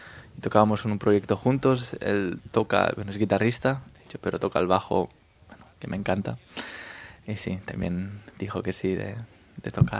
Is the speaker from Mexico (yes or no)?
no; Tortosa, Catalonia, Spain; moved away as an adult; now in Vienna, Austria; la península ibérica, de donde vengo, de Tortosa, y luego sí, la península balcánica y la de Anatolia, porque, bueno, hace unos cuantos años que me fui a Viena